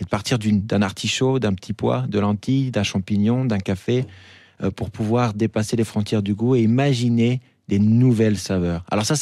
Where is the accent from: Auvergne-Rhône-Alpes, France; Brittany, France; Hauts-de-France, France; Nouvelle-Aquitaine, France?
Hauts-de-France, France; Lille; je suis monté à Lille, je suis retourné à Lille, dans ma région natale.